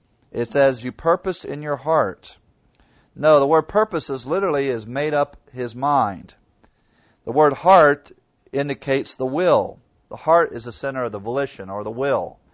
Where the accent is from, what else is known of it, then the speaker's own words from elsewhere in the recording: Ohio, United States; growing up in Ohio, we would sell seeds. It shows you're from farm country when you sell